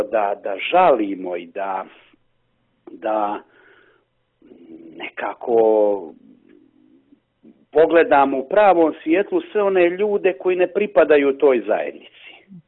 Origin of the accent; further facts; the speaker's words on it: Montenegro; pita nas odakle ste, iz Crne Gore